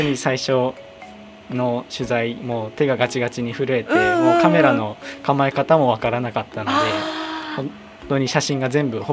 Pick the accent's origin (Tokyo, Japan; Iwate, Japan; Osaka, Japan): Iwate, Japan; Ninohe; 私も二戸の出身なんですけど、